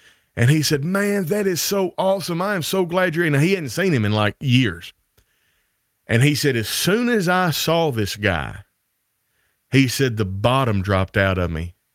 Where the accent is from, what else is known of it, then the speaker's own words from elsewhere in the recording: Greenfield, Tennessee, United States; I'm from Northwest Tennessee and, Greenfield and Weakley County, the Greenfield Church of Christ